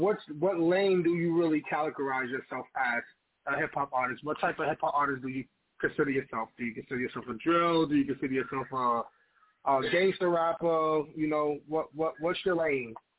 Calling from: Florida, United States; This your boy … South Florida, stand the fuck up.

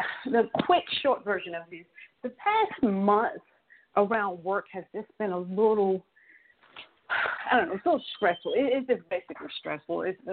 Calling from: Atlanta, Georgia, United States; I'm calling from Atlanta, Georgia.

